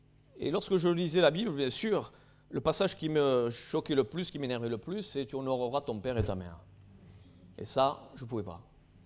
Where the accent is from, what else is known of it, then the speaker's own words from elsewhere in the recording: Albi, Occitanie, France; je repartais le week-end sur Albi, parce que je suis issu d'Albi au départ